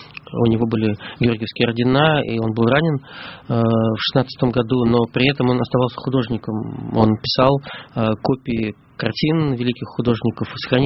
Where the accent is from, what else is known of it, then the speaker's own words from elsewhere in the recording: Pskov, Pskov Oblast, Russia; я родился и живу в Пскове.